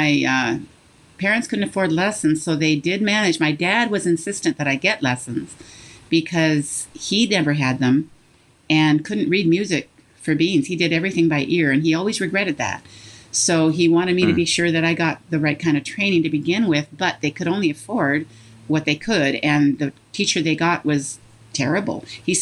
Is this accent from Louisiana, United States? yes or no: no; Seattle, Washington, United States; a good pianist, the best in the whole Seattle area, because I grew up in Seattle.